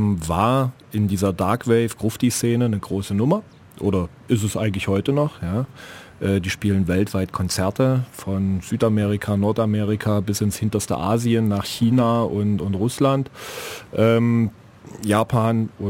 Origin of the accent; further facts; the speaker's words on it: Dessau, Saxony-Anhalt, Germany; born there; now in Ulm, Germany; Ich bin gebürtiger Dessauer, in Dessau geboren, seit 1989 etwas weiter westlich, südwestlich und seit 96 dann in Ulm.